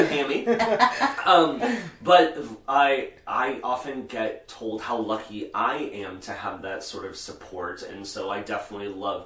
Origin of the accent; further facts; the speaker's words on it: Lee's Summit, Missouri, United States; I grew up in Lee's Summit, and so I was always, like, kind of close to what I felt.